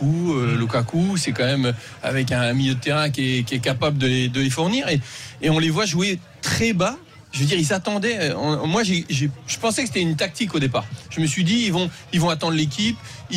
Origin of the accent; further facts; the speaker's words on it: France; on est français, patriote, on a envie de passer les tours et de gagner